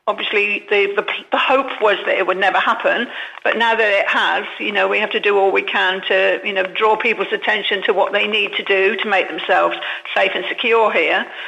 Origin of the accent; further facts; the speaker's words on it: United Kingdom; I'm a British pensioner, so my only income is a British state pension, I would not qualify as a third country national.